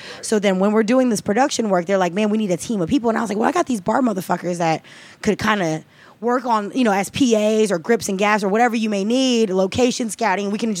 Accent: Florida, United States; also born or lived in Douglasville, Georgia; Florida. And then I moved here in 2000 to Douglasville. I went to high school out there.

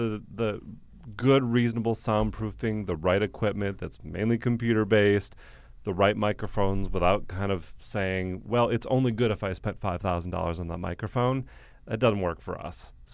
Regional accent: Wisconsin, United States; I grew up in Wisconsin.

